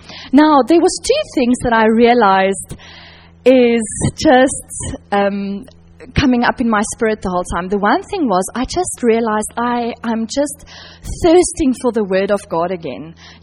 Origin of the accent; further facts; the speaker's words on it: Johannesburg, Gauteng, South Africa; moved away as an adult; now in England, United Kingdom; I grew up in Johannesburg, which is in the north of South Africa, and came over with my husband after we've been married just over a year.